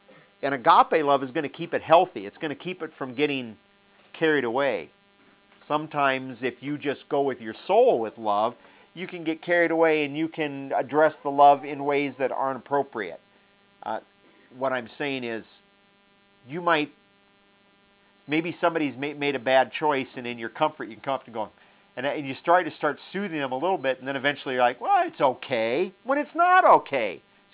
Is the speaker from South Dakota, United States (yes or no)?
yes; South Dakota, United States; because I come from … of South Dakota that are kind of an emotional bunch, you know.